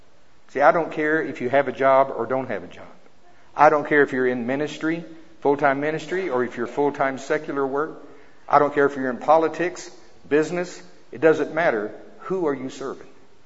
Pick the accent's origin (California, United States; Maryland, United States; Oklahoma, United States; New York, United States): Oklahoma, United States; And I'm from Oklahoma. In Oklahoma, we call it green country. We have lots of tall trees. It's beautiful there.